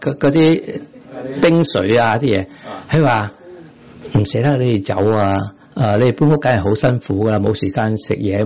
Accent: Guangzhou, Guangdong, China; 我哋广州人叫佢做咩啊？

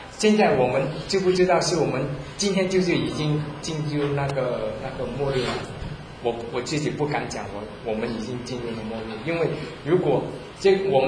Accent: Vietnam; 我虽然是生长在一个乱战的时间，是从越南来，是越战的时候我生长的

